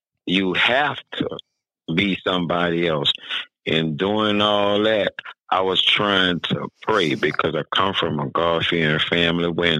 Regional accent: Louisiana, United States; I never fucking heard of them parts of Louisiana. I'm from Louisiana.

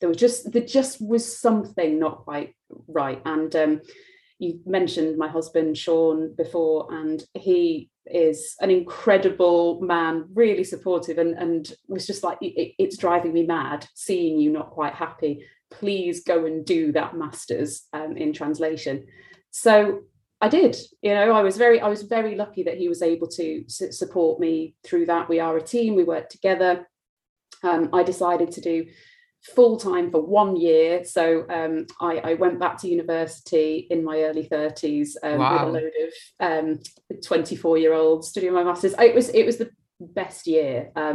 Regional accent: Manchester, North West England, United Kingdom; also born or lived in Paris; now in London, United Kingdom; So I moved to London, where I'm from Manchester originally.

